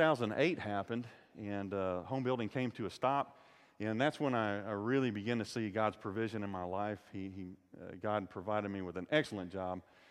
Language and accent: English; Fayetteville, Georgia, United States; also born or lived in Arizona; I was born in Arizona, but I didn't live there very long. I spent most of my life in Fayetteville, Georgia. I was there for 30 some odd years